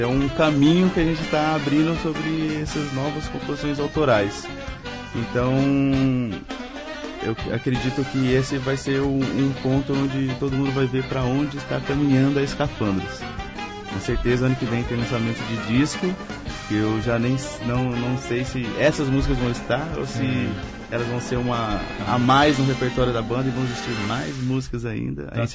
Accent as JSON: {"language": "Portuguese", "town": "Uberaba", "region": "Minas Gerais", "country": "Brazil", "lives_now": "Campinas, Brazil", "said": "Eu sou mineiro, de Uberaba. Uhum. Mudei aqui para Campinas por causa da Unicamp."}